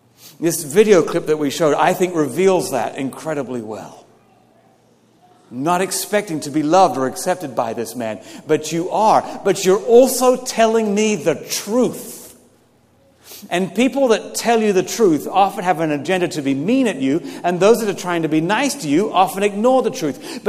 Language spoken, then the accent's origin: English; United Kingdom; I'm British, and this is what we do.